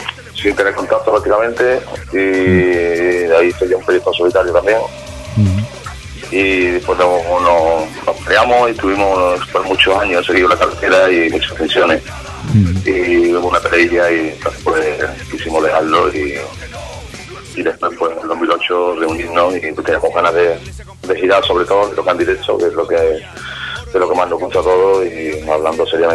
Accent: Seville, Andalusia, Spain; venimos todos de un barrio de la zona norte de Sevilla, aunque algunos han nacido fuera.

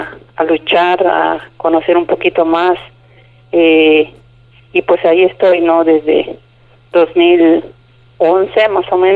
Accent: Paso de la Reina, Oaxaca, Mexico; pienso en mi pueblo, ¿no? Que si llegara a construir el megaproyecto de la presa hidroeléctrica, Paso de la Reina pues va a desaparecer

